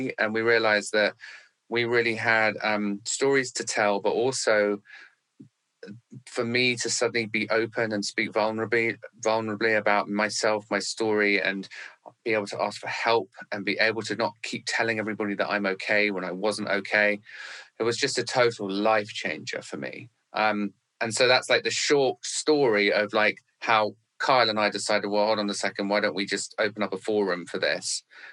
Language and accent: English; United Kingdom; moved away as an adult; now in Los Angeles, United States; The short version of the story is I'm British, because you can hear that in the way I speak. I moved to LA 6 years ago.